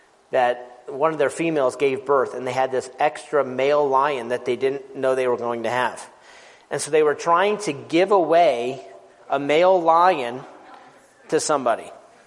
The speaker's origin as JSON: {"language": "English", "town": "Jackson", "region": "Wyoming", "country": "United States", "tie": "born or raised there", "said": "I grew up in Jackson. And so living in Jackson, you do the same thing that you do in Star Valley, that you have to go over to Idaho Falls to always get all your groceries and stuff like that."}